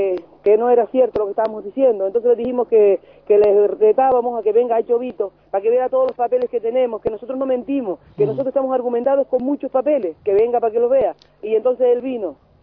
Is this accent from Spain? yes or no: yes; Canary Islands, Spain; Si somos canarios, todos somos iguales ante la ley